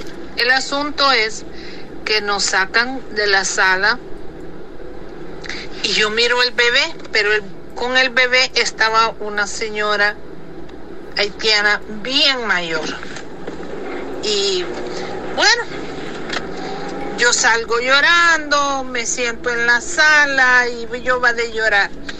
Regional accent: Honduras; now in Miami, United States; Y soy de Honduras, viviendo en Estados Unidos.

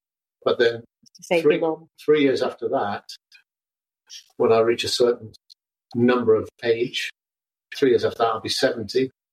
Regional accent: Wales, United Kingdom; But I grew up in North Wales, climbing mountains.

